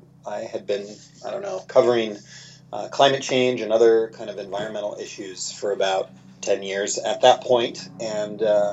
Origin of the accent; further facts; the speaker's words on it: Midwest, United States; I'm originally from the Midwest, and so I could see what kind of planting out the entire middle part of the United States in corn did to the environment.